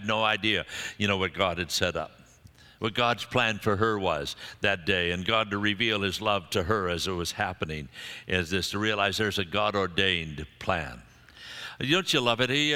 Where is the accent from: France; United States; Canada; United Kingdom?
United Kingdom; Scotland; And I'm a Scotsman.